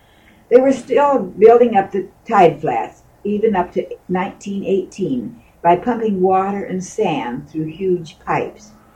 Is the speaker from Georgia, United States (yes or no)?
no; Tacoma, Washington, United States; I was born in Tacoma on 8th and North 8th and Prospect Street, July 10th, 1895, and lived here most of my life.